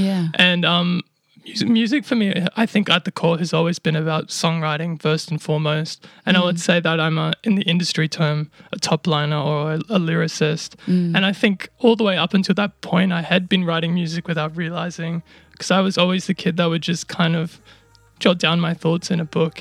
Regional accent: Gold Coast, Queensland, Australia; I'm a 25-year-old singer-songwriter who's been born and raised on the Gold Coast, actually. I was just born down in Southport, so super local.

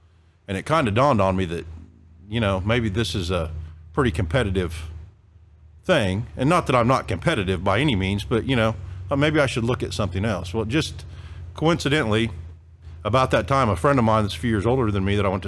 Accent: Furley, Kansas, United States; I grew up in Furley, obviously, is where I spent my formal years.

